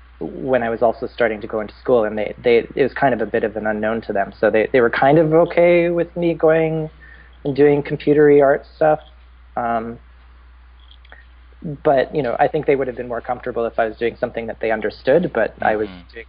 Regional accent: the Prairies, Canada; I grew up in the Bible Belt of Canada, like in the prairies.

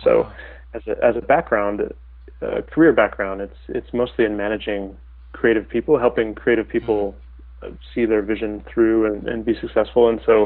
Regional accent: Detroit, Michigan, United States; born there; now in Seattle, United States; Well, I was born in Detroit.

